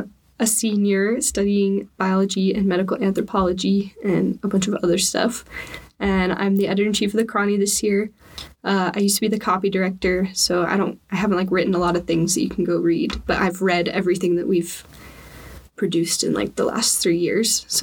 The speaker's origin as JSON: {"language": "English", "town": "Seattle", "region": "Washington", "country": "United States", "said": "Like, I'm from Seattle, and I feel like people just don't drink as much soda there as they do here."}